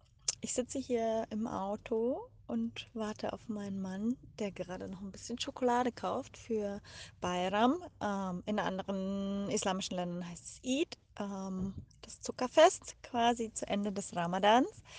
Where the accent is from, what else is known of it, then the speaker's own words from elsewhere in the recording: Germany; moved away; Deutschland, da bin ich aufgewachsen und das macht mich aus und ganz viele meiner Werte sind deutsch und ganz viele meiner wichtigsten Erfahrungen habe ich in Deutschland natürlich gemacht.